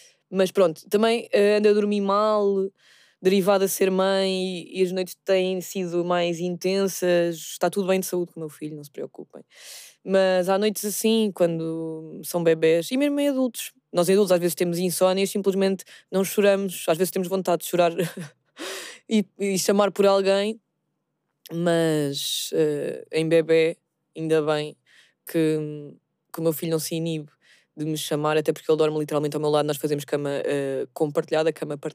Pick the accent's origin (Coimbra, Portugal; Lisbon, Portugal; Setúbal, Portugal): Setúbal, Portugal; Aroeira; tendo em conta que eu passei muito da minha infância na Aroeira